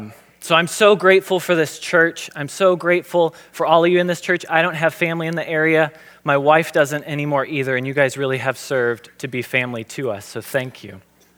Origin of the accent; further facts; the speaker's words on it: Indiana, United States; I'm originally from Indiana.